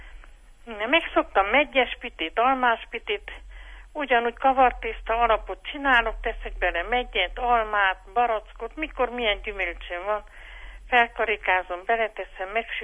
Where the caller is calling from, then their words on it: Gyergyóremete, Harghita, Romania; Gyergyó Remetéről vagyok